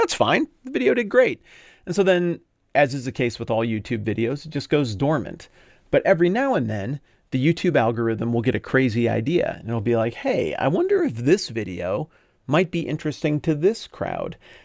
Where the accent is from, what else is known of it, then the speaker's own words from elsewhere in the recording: United States; I dropped it over the top of my home country, the United States.